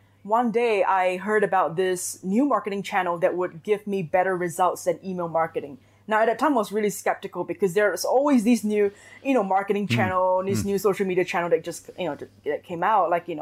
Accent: Singapore; English is a second language; now in Mexico City, Mexico; even though I am not originally from Mexico City.

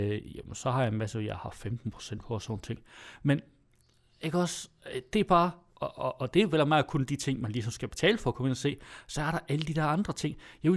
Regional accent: North Denmark Region, Denmark; Jeg er nordjyde.

